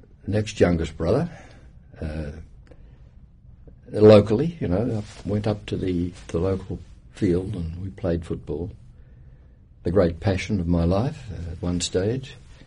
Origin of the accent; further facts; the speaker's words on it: Western Australia, Australia; born there; Well, I was born in West Australia, and my father was the local butcher.